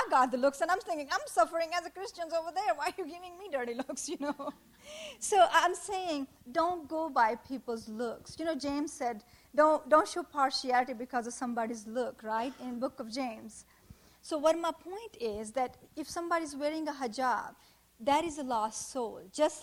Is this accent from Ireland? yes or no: no; Pakistan; English is a second language; now in United States; I'm from Pakistan